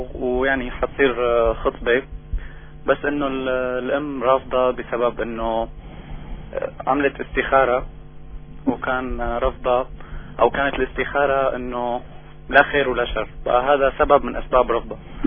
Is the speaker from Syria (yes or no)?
yes; Syria; من الشام.